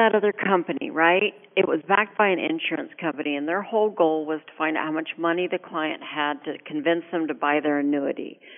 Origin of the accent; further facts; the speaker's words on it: Alaska, United States; I was raised in Alaska. That's what you do in Alaska.